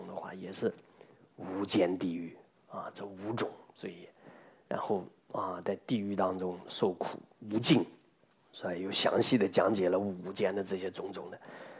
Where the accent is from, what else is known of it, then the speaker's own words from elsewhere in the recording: China; 这个我们中国人也说百年树人呢